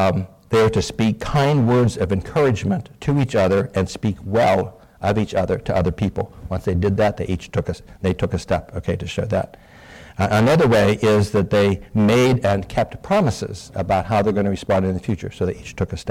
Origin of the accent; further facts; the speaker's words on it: Pittsburgh, Pennsylvania, United States; I grew up in Pittsburgh area, so I know what a blast furnace is.